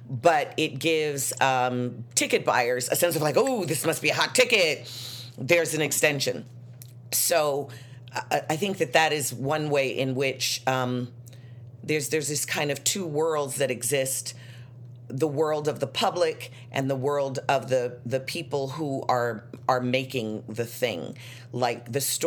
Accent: Chicago, Illinois, United States; I'm from Chicago, and I grew up that way because my grandmother worked at the hospital

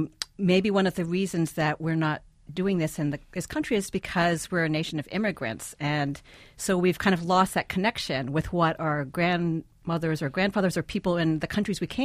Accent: New Jersey, United States; when I grew up in New Jersey, and my mother always had a garden

